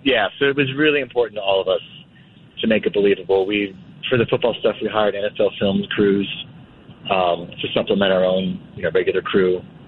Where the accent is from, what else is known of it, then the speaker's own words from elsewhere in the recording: Connecticut, United States; I grew up in Connecticut, and so, you know, the New England Patriots were a Boston team, so I didn't want to root for them.